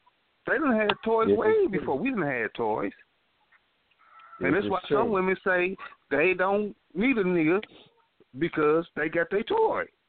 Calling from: St. Louis, Missouri, United States; Hey, I'm calling from St. Louis, Missouri.

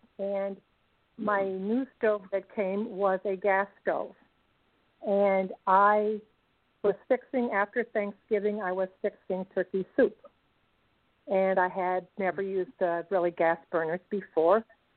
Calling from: Pentwater, Michigan, United States; I'm from Pentwater, Michigan.

